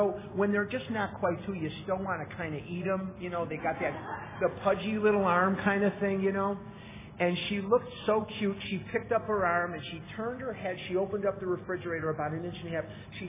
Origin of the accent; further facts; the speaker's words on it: Chicago, Illinois, United States; also born or lived in Eugene, Oregon; now in Scottsdale, United States; We were living in Eugene, Oregon at the time. I'm born and raised in Chicago. Those of you who know me know that. And I now live in Scottsdale, Arizona. But we lived for 9 years in Oregon.